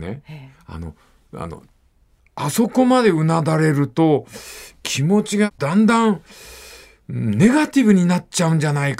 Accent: Fukuoka, Japan; そんで片付いた後、最寄りの私鉄駅から博多ま、あ、福岡まで行ったのよ。

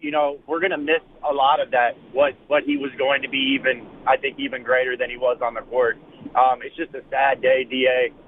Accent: Houston, Texas, United States; also born or lived in Detroit; I grew up in Detroit and was raised in Houston

